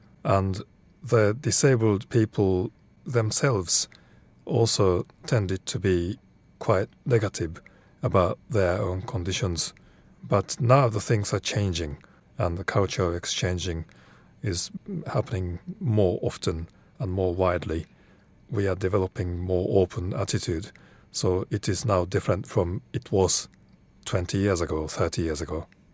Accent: Tokyo, Japan; I'm from Tokyo. Tokyo is a very, very crowded city. Many thousands of people are in one small place.

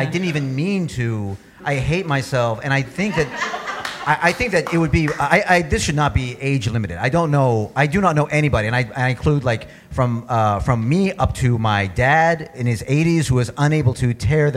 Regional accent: the South, United States; Yes, I grew up in the South.

